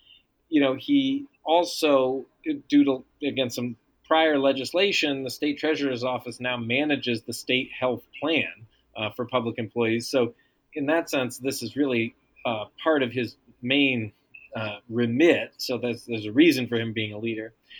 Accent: New York, United States; it's going to be a model for my home state of New York and New York City.

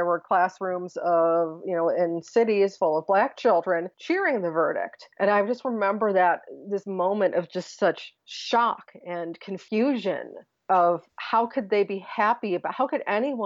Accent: New York, United States; I grew up in Western New York, very close to Buffalo, New York, where OJ had his glory days and became a celebrity playing for the Buffalo Bills.

